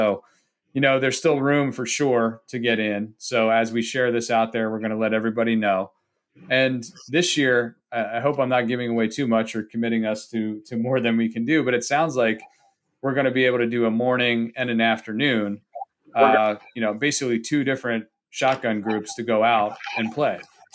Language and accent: English; Atlantic City, New Jersey, United States; I grew up on the beach, basically. I was born in Atlantic City, and I lived 10 minutes from the beach.